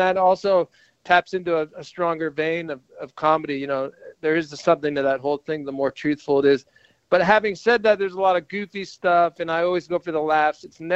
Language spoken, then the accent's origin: English; United States; now in Australia; Well, I am American, that's true.